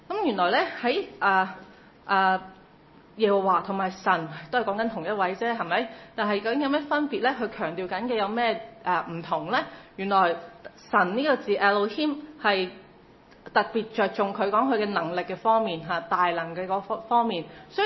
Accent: China; 咁可能我哋中國人會覺得你即係講乜啊咁樣

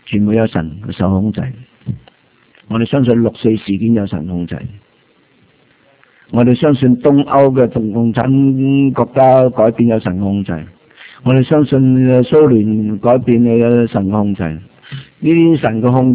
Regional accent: Guangdong, China; 喺我哋乡下。啊！我哋系四邑人四邑人，台山同恩平啊

